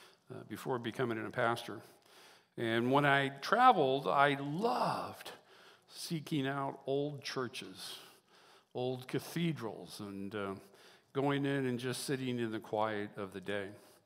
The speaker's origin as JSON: {"language": "English", "region": "California", "country": "United States", "tie": "born or raised there", "said": "I grew up in Southern California"}